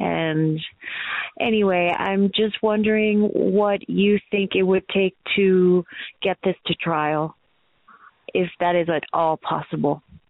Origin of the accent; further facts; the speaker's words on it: Colorado Springs, Colorado, United States; from Colorado Springs, Colorado.